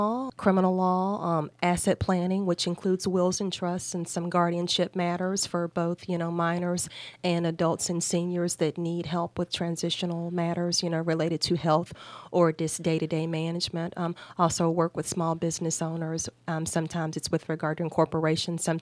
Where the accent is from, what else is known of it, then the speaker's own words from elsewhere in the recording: Kentucky, United States; moved away as an adult; also born or lived in Charleston, West Virginia; now in Florida, United States; I'm from Kentucky. Went to undergrad and law school at the University of Kentucky.